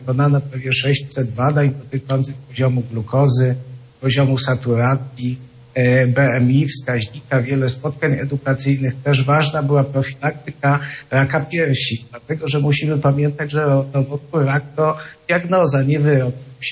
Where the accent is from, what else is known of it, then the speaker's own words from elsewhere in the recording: Gniezno, Greater Poland Voivodeship, Poland; also born or lived in Poznań; związany byłem przez dłuższy czas z Poznaniem, a pochodzę z Gniezna, z pierwszej stolicy Polski.